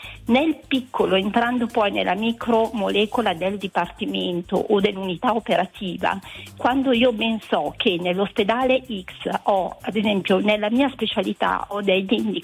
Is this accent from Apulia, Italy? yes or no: no; Milan, Lombardy, Italy